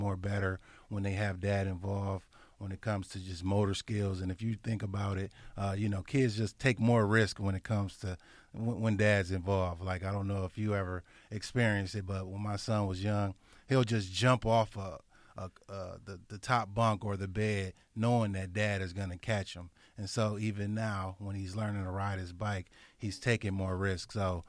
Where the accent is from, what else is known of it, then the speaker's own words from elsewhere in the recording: Kenosha, Wisconsin, United States; I'm from Kenosha. Maybe you should let me volunteer to host a meeting